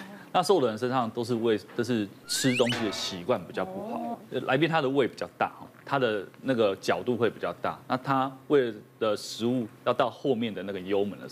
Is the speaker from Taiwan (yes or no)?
yes; Taiwan; 但是因为我们台湾人他没有那么严重